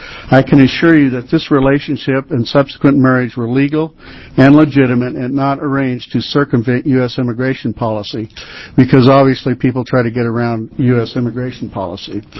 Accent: Twin Falls, Idaho, United States; born there; now in Woodburn, United States; I live at 1631 Thompson Road in Woodburn, Oregon, 97071. I was born in Twin Falls, Idaho on May 7th, 1949.

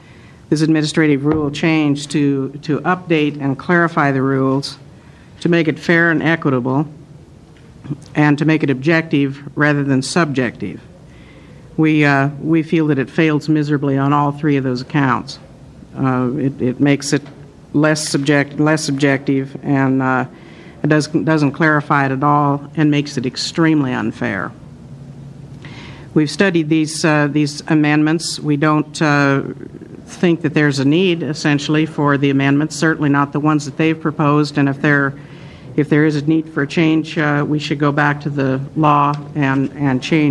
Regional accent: Oregon, United States; I'm a rancher from Northeast Oregon and represent the Oregon Cattlemen's Association here today.

